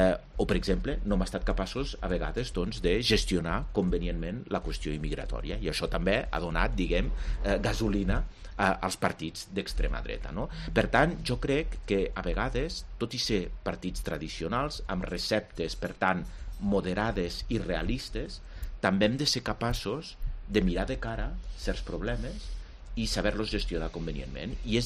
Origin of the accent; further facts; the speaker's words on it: Andorra; nosaltres, com a andorrans, ara tenim enormes restriccions per operar en el mercat interior europeu